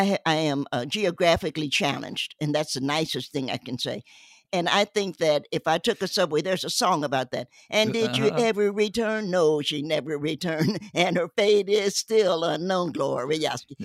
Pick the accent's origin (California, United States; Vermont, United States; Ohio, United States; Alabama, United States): Ohio, United States; Cincinnati; also born or lived in Knoxville; My parents moved to Cincinnati, and they were kind enough to ta